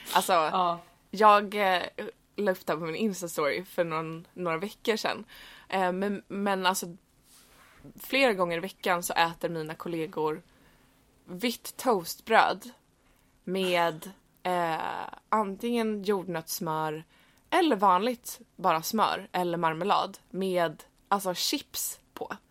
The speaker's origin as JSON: {"language": "Swedish", "country": "Sweden", "tie": "born or raised there", "said": "när jag växte upp i Sverige"}